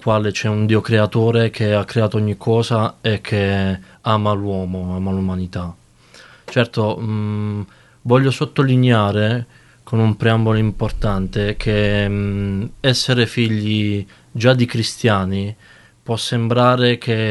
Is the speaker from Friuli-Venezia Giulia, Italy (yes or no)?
no; Apulia, Italy; Sono di Schitella, della provincia di Foggia, un paesino nel Gargano Nord, quindi bel mare, bel sole